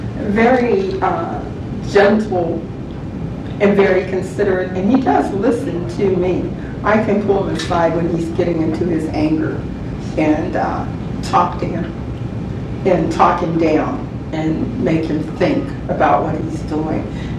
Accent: Ohio, United States; And I'm from Ohio, I saw the National Guard shoot down the kids that were protesting the Vietnam War

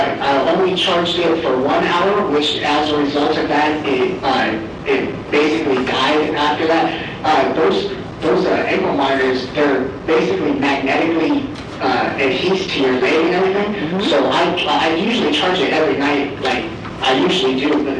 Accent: California, United States; Honestly, ma'am, I'm not from Phoenix. I came from the Calistoga City, which is up in Mojave County. I'm originally from California.

